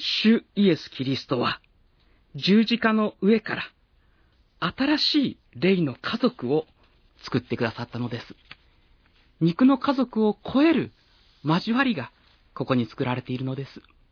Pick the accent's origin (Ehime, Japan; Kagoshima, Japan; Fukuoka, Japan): Fukuoka, Japan; 私は博多出身で、辛子明太が好きだと思ったのか